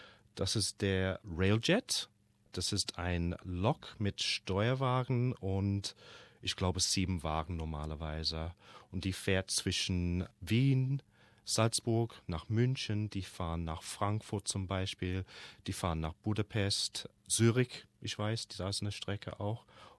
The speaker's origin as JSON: {"language": "German", "country": "Australia", "said": "Ich glaube, wir sind alle Australier. Alle waren schon mal in Europa und lesen sehr viel darüber."}